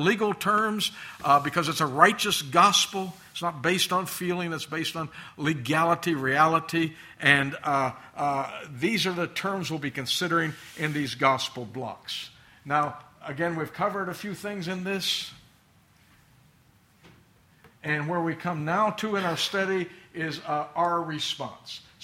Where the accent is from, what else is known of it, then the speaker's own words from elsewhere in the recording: United States; Well, I'm from America, as you know, so I'll use our president as an example.